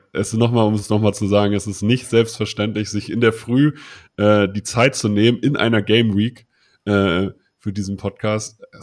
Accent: Hildesheim, Lower Saxony, Germany; Also ich komme ja aus Hildesheim, also selbst in Hildesheim ist nicht nördlich genug, um Moin zu sagen

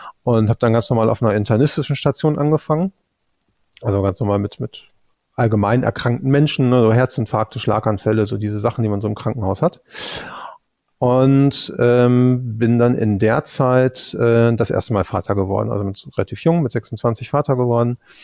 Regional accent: Iserlohn, North Rhine-Westphalia, Germany; also born or lived in Dortmund; Ich komme aus Iserlohn, aus dem Sauerland. Das sind so 50 Kilometer von hier entfernt. Wohne da auch immer noch oder wieder. Wir haben zwischendurch mal in Dortmund gewohnt.

